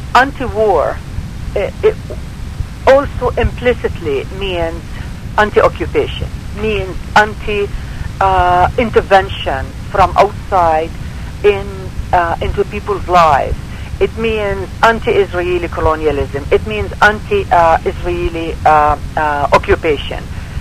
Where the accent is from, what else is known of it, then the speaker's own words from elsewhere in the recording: Canada; we have not yet, as Canadian women, come to grips